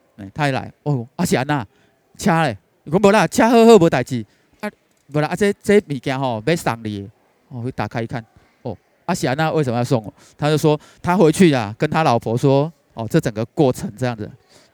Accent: Kaohsiung, Taiwan; 因为我老家在高雄，我本来那天就是打算要回高雄

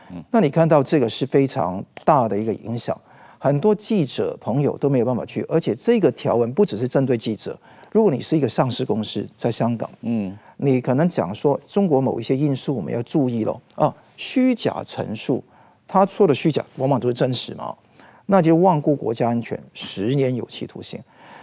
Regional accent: Taiwan; 所以我看呢、啊，未来的人是外国人哦、啊，我台湾人哦、啊，要到香港去，我觉得是冒着极大风险。

